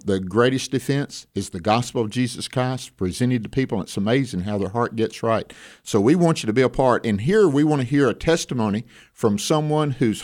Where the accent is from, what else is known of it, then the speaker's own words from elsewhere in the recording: Mississippi, United States; I'm from Mississippi. I'm a Mississippi State fan.